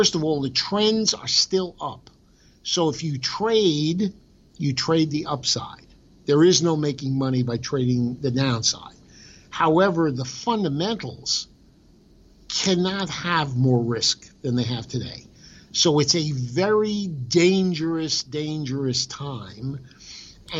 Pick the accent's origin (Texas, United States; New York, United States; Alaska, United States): New York, United States; In Jackson Heights, Queens, New York, not far from where Donald Trump lived.